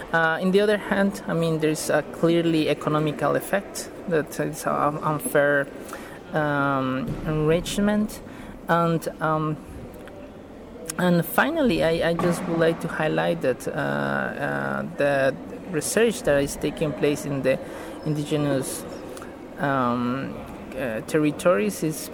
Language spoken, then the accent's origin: English; Bolivia; from Bolivia and representing here